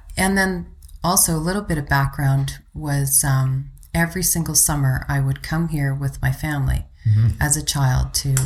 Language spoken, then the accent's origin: English; Victoria, British Columbia, Canada; I came from Victoria